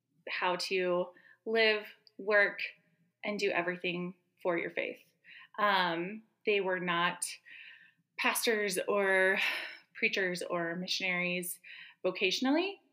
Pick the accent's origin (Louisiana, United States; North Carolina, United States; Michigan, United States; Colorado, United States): Colorado, United States; Louisville; So I grew up in Colorado, born and raised. Pretty much it was all I knew until I graduated high school. I was born in Boulder and lived outside of Boulder in a small town, Lewisville, until I was 18.